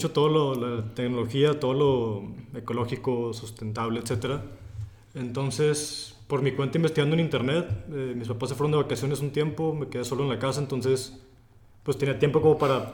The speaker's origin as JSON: {"language": "Spanish", "town": "Monterrey", "region": "Nuevo León", "country": "Mexico", "said": "tengo 30 años, soy de aquí de Monterrey, Nuevo León."}